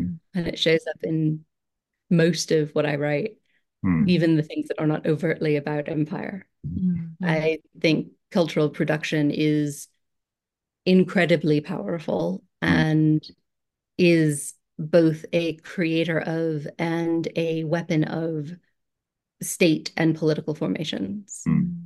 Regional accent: United States; Yeah, I mean, I'm an American, so it's some of the international is hard for me to imagine how it would be coming to it fresh.

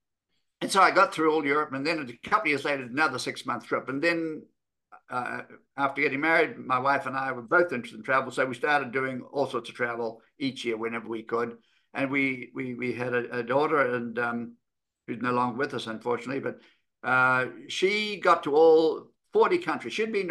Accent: New Zealand; growing up in New Zealand, you know, our nearest neighbor was Australia, 1,200 miles away at the nearest point. So we were an isolated nation

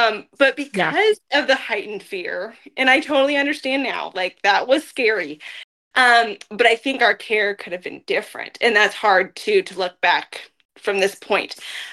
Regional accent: Effingham, Illinois, United States; Yes, I grew up in the Effingham area, so I'm not local to Mattoon Charleston, but I married a man from Charleston.

